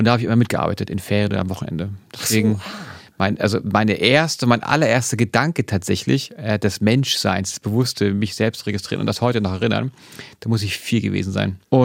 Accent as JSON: {"language": "German", "region": "Hamburg", "country": "Germany", "tie": "born or raised there", "said": "Ich bin aufgewachsen in Wandsbek, eben Wandsbek, dann Niendorf und dann bin ich in meiner Jugend und Studentenzeit quer durch die Stadt gezogen und bin irgendwann im etwas ruhigen, beschaulichen Winterhude gelandet."}